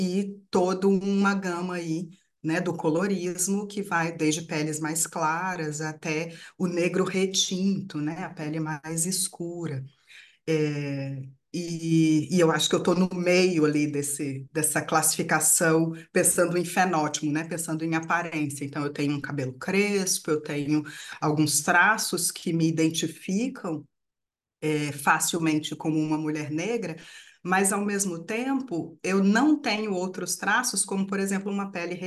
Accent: Barreiras, Bahia, Brazil; also born or lived in Minas Gerais; now in Rio de Janeiro, Brazil; Nasci em Minas, muito pequena. Meus pais se mudaram de Minas para Bahia.

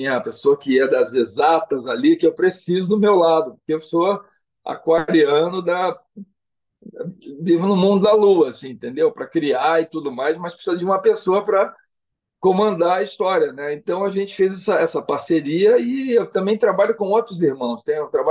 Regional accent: Uruguaiana, Rio Grande do Sul, Brazil; born there; eu nasci no Rio Grande do Sul, na fronteira entre Brasil e Argentina, numa cidade chamada Uruguaiana.

